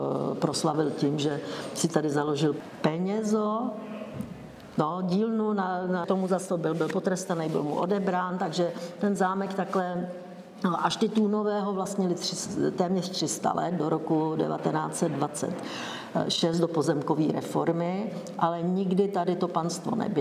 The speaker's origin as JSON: {"language": "Czech", "region": "Prague", "country": "Czechia", "said": "Já jsem z Prahy"}